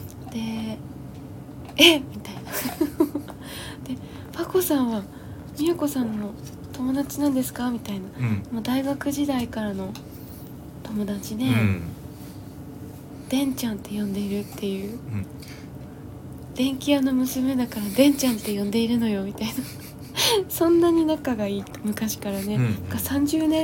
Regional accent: Miyagi, Japan; その私はね、その宮城出身で、

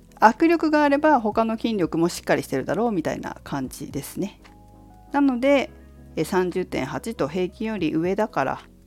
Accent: Fukushima, Japan; 私は福島県福島市出身で、

